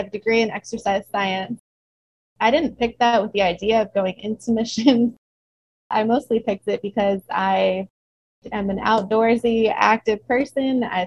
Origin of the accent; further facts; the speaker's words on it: Wisconsin, United States; born there; I was born in Wisconsin, but I spent all of my childhood and all of growing up from age 5 to 18 in Santa Cruz, Bolivia, with the mission organization South America Mission. So I currently serve in Mexico.